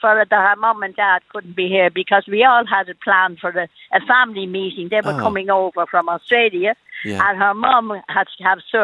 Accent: Dublin, Leinster, Ireland; I'm from Dublin.

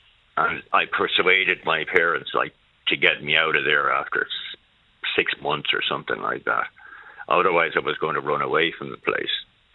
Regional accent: Dublin, Leinster, Ireland; I grew up in Dublin near De La Salle School that my friends went to.

